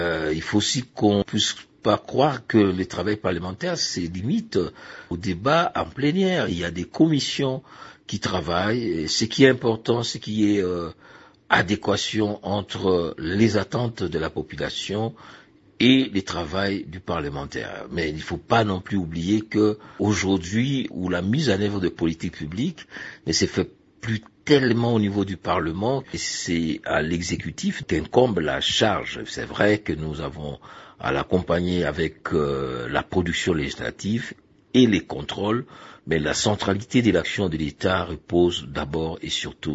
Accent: Bunia, Ituri, DR Congo; Je viens de Bounia, il y a l'université de Bounia.

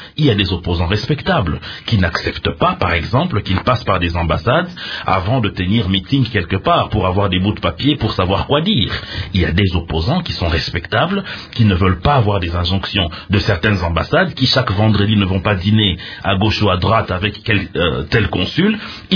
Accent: DR Congo; vous et moi, en tant que Congolais

